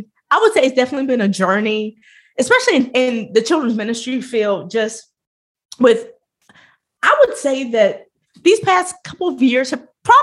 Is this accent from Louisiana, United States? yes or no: no; Chicago, Illinois, United States; now in Alabama, United States; So obviously I live in the Bible Belt, which is so much different. So I was from Chicago.